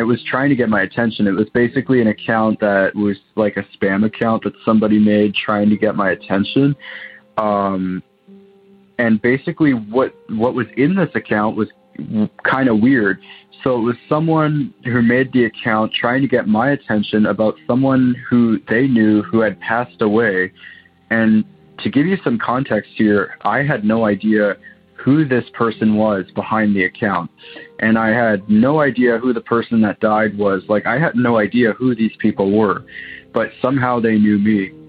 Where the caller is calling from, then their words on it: Waterloo, Ontario, Canada; I'm calling from Waterloo, Ontario, Canada.